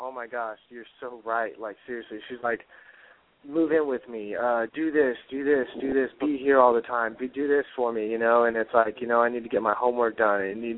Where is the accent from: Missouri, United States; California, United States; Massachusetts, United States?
Missouri, United States; I'm from Missouri.